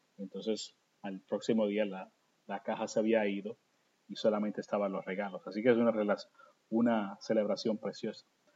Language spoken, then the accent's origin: Spanish; Puerto Rico; como sabes, yo crecí en Puerto Rico y sabes que los puertorriqueños somos famosos por que tenemos una Navidad muy larga